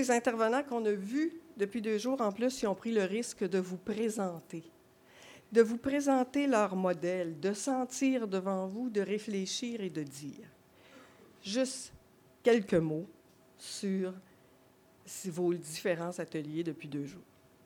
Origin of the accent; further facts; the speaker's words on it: Quebec, Canada; accent: Quebec French; peut-être avec mon accent québécois, que vous ne prenez pas toute l'atmosphère